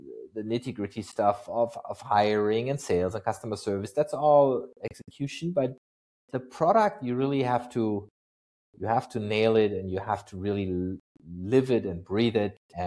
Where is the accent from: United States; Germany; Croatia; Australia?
Germany; Freiburg, Baden-Württemberg; Lots of my hometown, Freiburg.